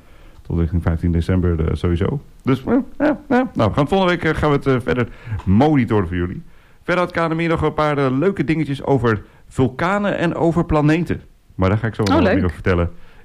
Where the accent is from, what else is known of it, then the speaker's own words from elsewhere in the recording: Drenthe, Netherlands; oh ja, maar ik kom uit Drenthe en dat is in het oosten, dus dan is het westen de kust.